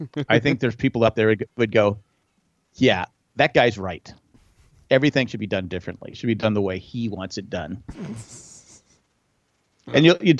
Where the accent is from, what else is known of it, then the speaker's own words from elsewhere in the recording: San Diego, California, United States; Growing up in San Diego, too, it'd be like, I'm still wearing shorts.